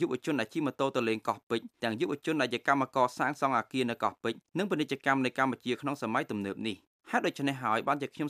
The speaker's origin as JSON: {"language": "Khmer", "country": "France", "tie": "born or raised there"}